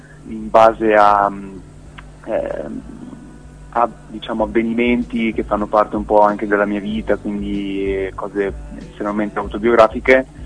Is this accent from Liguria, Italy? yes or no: no; Modena, Emilia-Romagna, Italy; Sì, io vengo da Modena. Ho 23 anni, quasi 24